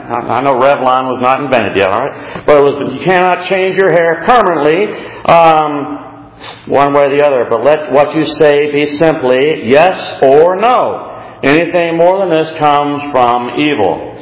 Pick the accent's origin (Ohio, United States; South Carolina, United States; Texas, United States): Texas, United States; San Antonio; I grew up in San Antonio.